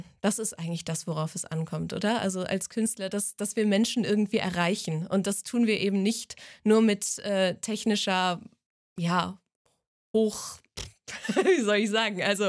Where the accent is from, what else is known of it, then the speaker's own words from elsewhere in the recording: North Rhine-Westphalia, Germany; weil es schon meine Heimat ist.